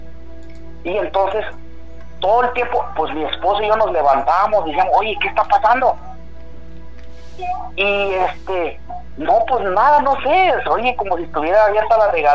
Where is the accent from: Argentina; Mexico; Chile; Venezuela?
Mexico; Oaxaca; now in Mexicali, Mexico; yo aquí radico en Mexicali, Baja California, pero soy del estado de Oaxaca.